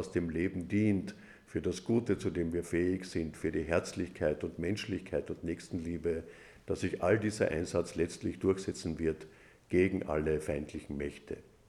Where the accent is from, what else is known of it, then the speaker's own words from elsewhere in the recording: Carinthia, Austria; Noch in der Dunkelheit der Nacht leuchteten sie auf den Bergen rund um meinen Heimatort in Kärnten.